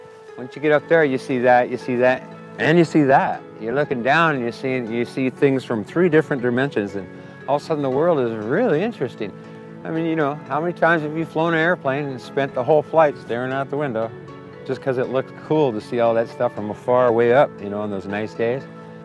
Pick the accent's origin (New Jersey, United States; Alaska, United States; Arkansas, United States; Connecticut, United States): Alaska, United States; Kodiak; Growing up in Kodiak, the parents say, go outside and play.